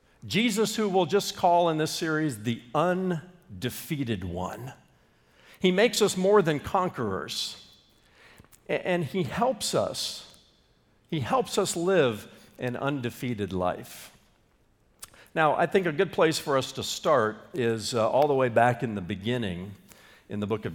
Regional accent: Indiana, United States; back when I was a young boy growing up in Indiana, I was a Miami Dolphins fan.

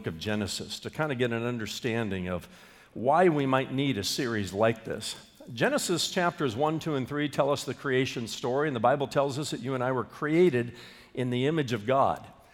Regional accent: Indiana, United States; back when I was a young boy growing up in Indiana, I was a Miami Dolphins fan.

